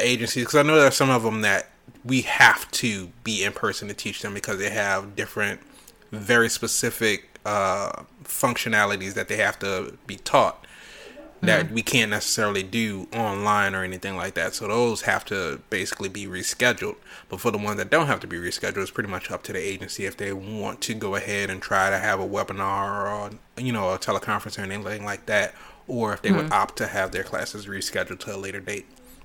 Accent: California, United States; I'm coming from California to go to MSU

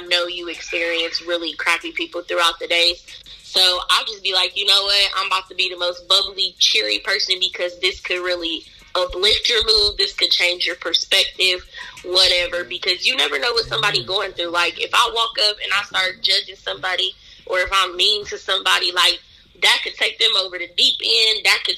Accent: Phoenix, Arizona, United States; I am from Arizona, Phoenix, to be exact.

